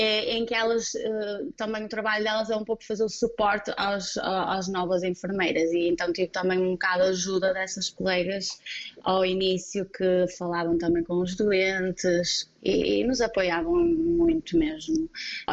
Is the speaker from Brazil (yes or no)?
no; Guimarães, Norte, Portugal; moved away; Sinto-me tanto em casa aqui como em Portugal. Em Guimarães, não, que eu sou de Guimarães.